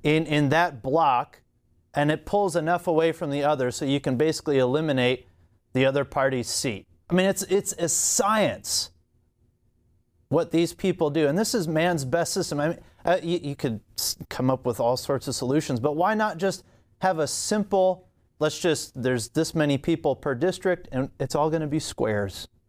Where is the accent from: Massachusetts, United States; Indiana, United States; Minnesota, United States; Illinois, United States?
Illinois, United States; And I'm from Illinois, and I remember laughing at these maps all through my teen years